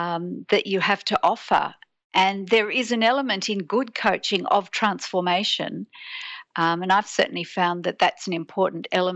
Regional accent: Sydney, New South Wales, Australia; I'm born and bred in Sydney, but it's been particularly bad, and it's bad.

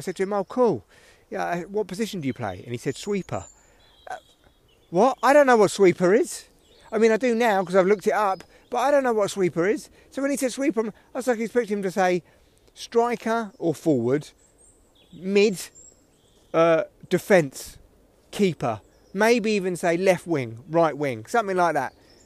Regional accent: London, United Kingdom; I'm a Tottenham fan, right? I come from North London.

